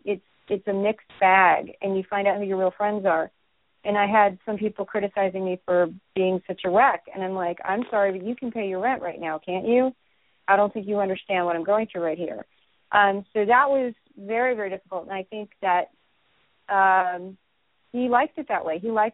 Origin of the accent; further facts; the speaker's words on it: New York, United States; I thought, well, I'm not from another country. I'm from New York.